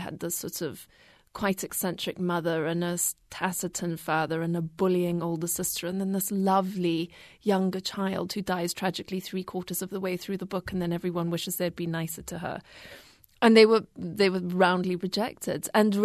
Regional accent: Zimbabwe; part of the problem of growing up in Rhodesia, as it was then called

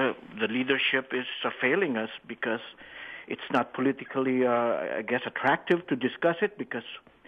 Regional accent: Philippines; And I grew up in the Philippines, and also the problem, it's a third world country

